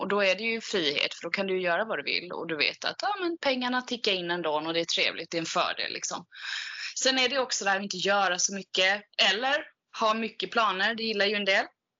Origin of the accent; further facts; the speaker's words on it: Kalmar, Kalmar County, Sweden; jag cyklade ju många år eftersom jag kommer från Kalmar och har ju cyklat där